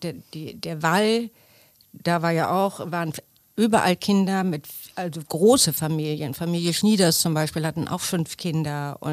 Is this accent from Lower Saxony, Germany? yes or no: yes; Meppen, Lower Saxony, Germany; born there; ich bin in Meppen geboren.